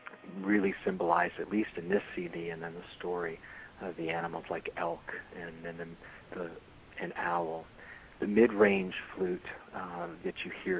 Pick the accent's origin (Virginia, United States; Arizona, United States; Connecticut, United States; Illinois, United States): Connecticut, United States; moved away; I'm also a transplanted Southerner, born and raised in Connecticut, and have been down in Florida now, off and on, for close to 25 years.